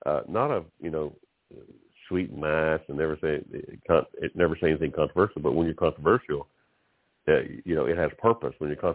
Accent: Texas, United States; Yeah, I'm from Texas.

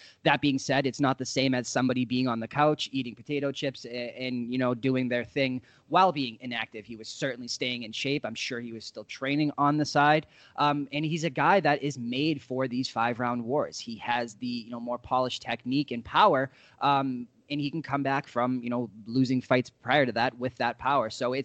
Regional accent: Boston, Massachusetts, United States; He's a fellow Boston guy growing up in Woburn, Massachusetts.

